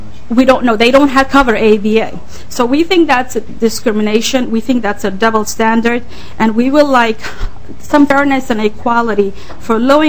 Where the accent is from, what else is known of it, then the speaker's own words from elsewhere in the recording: Boston, Massachusetts, United States; now in Minnesota, United States; I grew up in Boston, so I want to be able to bring their voices here.